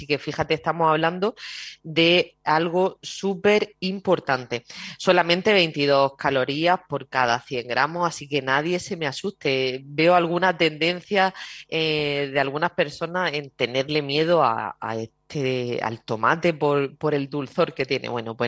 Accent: Las Norias, Andalusia, Spain; en donde yo vivo, donde yo soy, que soy de Las Norias

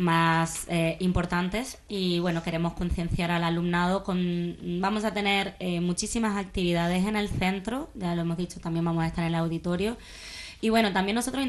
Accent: Andalusia, Spain; cuando somos andaluces todos los días

